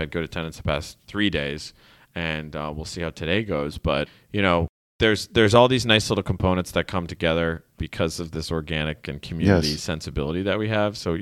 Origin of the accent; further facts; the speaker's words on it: Quincy, Massachusetts, United States; We grew up together in Quincy.